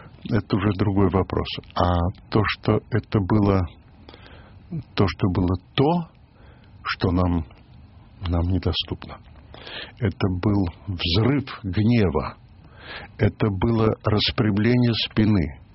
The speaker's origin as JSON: {"language": "Russian", "region": "Kyiv", "country": "Ukraine", "said": "я киевлянин, могила моих родителей в Киеве, сестра моя родная в Киеве"}